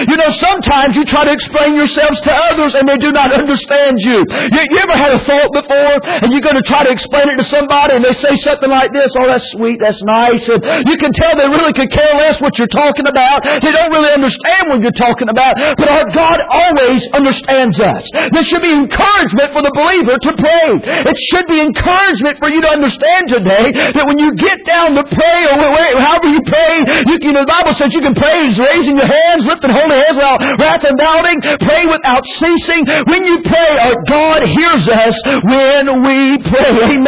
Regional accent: North Carolina, United States; Well, I'm from North Carolina. I go there, and a lot of times I look at my bars there and make a phone call, and they disappear.

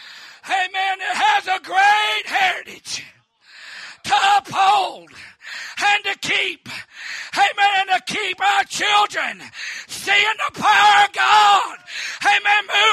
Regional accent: Georgia, United States; You see, I was raised up in North Georgia.

